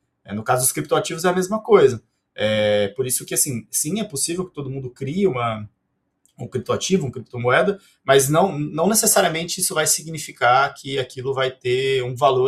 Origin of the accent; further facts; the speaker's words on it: São Paulo, Brazil; eu sou do interior de São Paulo